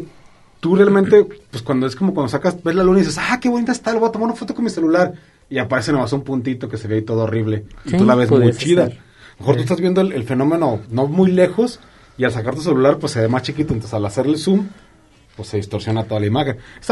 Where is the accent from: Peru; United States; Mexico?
Mexico; Colotlán, Jalisco; born there; yo nací aquí en Colotlán y nací todavía con partera.